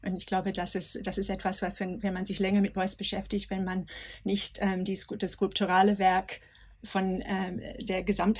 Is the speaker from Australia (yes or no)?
yes; Australia; moved away as an adult; now in Germany; ich komme aus Australien